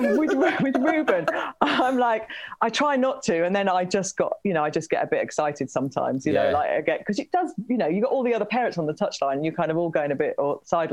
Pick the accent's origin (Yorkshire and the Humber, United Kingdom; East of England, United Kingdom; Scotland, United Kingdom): Yorkshire and the Humber, United Kingdom; Leeds; But I'm from Leeds. I'm from a city. I didn't ride horses, right?